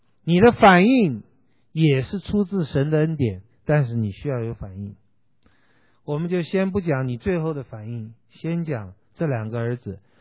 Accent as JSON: {"language": "Chinese", "country": "Taiwan", "said": "不要讲英文了，我是台湾来的，不会讲英文。"}